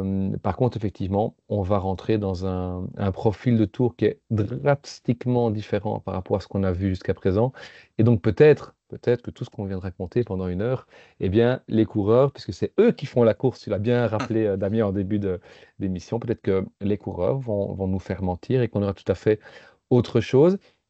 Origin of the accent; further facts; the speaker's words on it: Belgium; si en tant que Belge j'avais droit à un vœu, à un souhait, ce serait